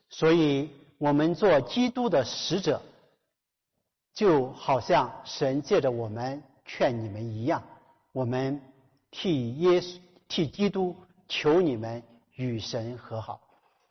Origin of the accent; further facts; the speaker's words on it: Yantai, Shandong, China; 是到了我的家乡山东烟台的登州